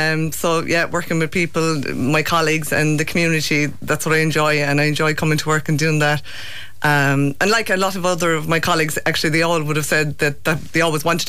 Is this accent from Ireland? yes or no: yes; Munster, Ireland; now in Tralee, Ireland; I've almost 19 years service and all of that has been here in Tralee. I'm originally from Clare and this was my first station.